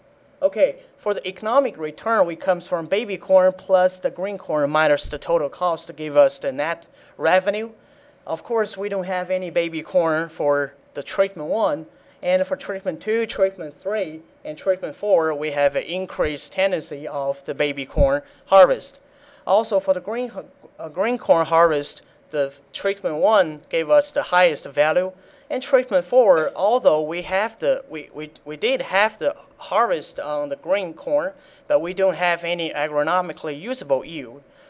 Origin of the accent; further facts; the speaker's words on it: China; English is a second language; now in United States; I come from Western Kentucky University and stayed here about 3 years and come from China